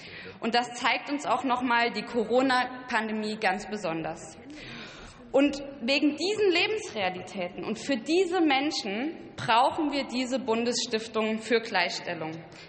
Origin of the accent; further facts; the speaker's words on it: Saarbrücken, Saarland, Germany; von Berlin auch bis in meine Heimatstadt Saarbrücken.